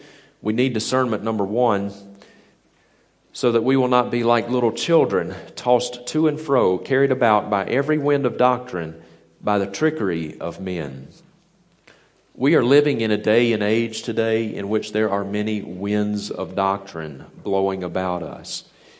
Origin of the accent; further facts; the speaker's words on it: the South, United States; growing up in the South, in the American South, we call that the Bible Belt, because most people in the South go to church.